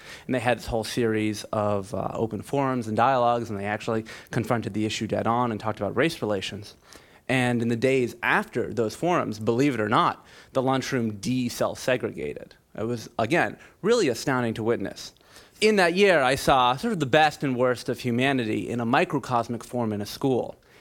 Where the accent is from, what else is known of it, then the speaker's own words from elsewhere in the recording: Minneapolis, Minnesota, United States; I'm from Minneapolis.